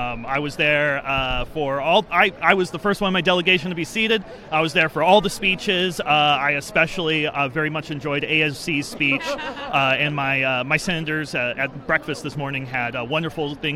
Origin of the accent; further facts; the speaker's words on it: Portland, Oregon, United States; I'm from Portland, Oregon.